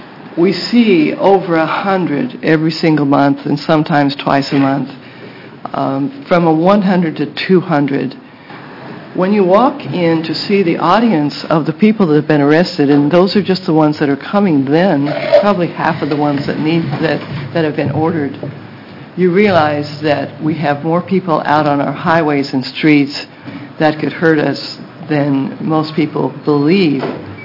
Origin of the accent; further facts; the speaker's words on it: Eugene, Oregon, United States; I'm from Eugene, Oregon, founded the chapter of MAD in 1982 down there.